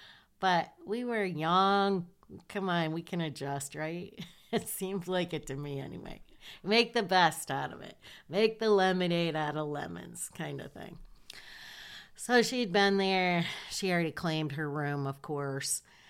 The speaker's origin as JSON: {"language": "English", "region": "Michigan", "country": "United States", "said": "Susan was from Texas, and I think Cindy was from New York, and I'm from Michigan."}